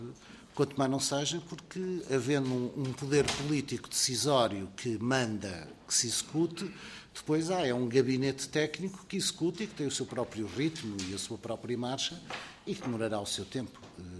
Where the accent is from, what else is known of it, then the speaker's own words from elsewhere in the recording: Porto, Portugal; sou do Porto, conheço bem o mercado de Bolhão desde miúdo, desde menino.